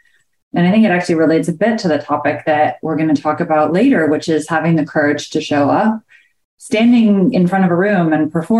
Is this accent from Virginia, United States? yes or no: no; New Jersey, United States; I grew up in New Jersey.